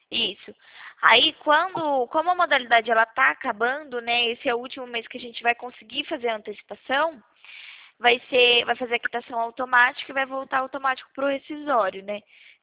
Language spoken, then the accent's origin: Portuguese; São Carlos, São Paulo, Brazil; Não, a gente é daqui de São Carlos, a gente é do interior mesmo, de São Paulo.